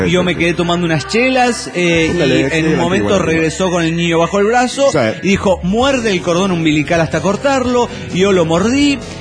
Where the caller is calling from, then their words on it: Reynosa, Tamaulipas, Mexico; de Reynosa, Tamaulipas.